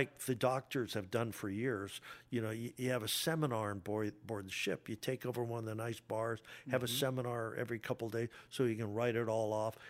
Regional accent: North Dakota, United States; born there; In the Midwest, I was born in North Dakota

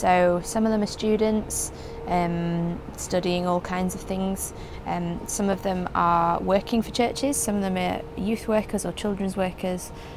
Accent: Leeds, Yorkshire and the Humber, United Kingdom; I'm a Yorkshire girl, born and bred, grew up in Leeds.

